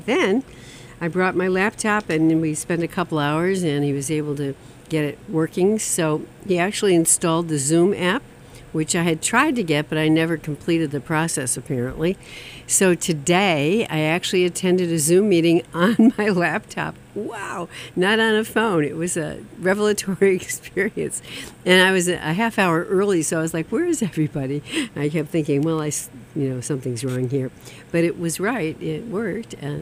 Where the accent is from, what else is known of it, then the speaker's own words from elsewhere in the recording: Utica, New York, United States; and I'm from Utica, so that was really interesting.